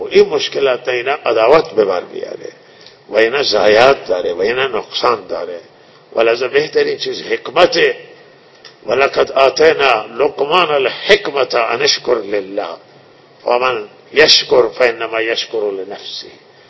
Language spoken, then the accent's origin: Persian; Iran; ما صدها سالی که هوا و اجداد ما در جد دفنان و ما ایرانی بودیم